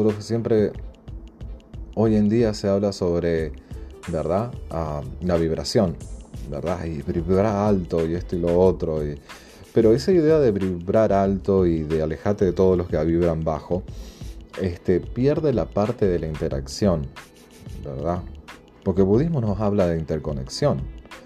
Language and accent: Spanish; Uruguay; Yo me crié y me crié en Uruguay, y está esta costumbre también de antes del año nuevo limpiar todo, tirar todo lo viejo, deshacerte del almanaque